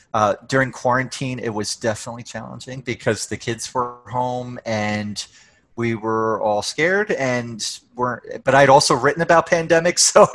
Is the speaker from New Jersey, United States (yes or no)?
yes; New Jersey, United States; moved away as an adult; also born or lived in New York City; now in Calgary, Canada; Well, I live in Calgary, which is in Alberta, right above Montana. So I grew up in New Jersey, lived in New York City for a number of years, and then moved here in 2003.